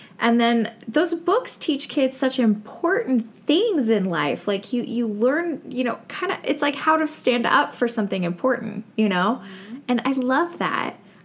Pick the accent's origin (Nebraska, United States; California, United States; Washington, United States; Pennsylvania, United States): Washington, United States; I'm not really a fan of Starbucks in general, which I know is like a big party foul since I'm from Washington State, but ew.